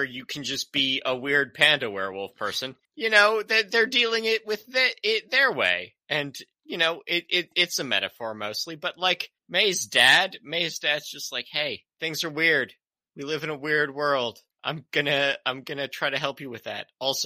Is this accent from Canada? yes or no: yes; Canada; my only lens on this is being Canadian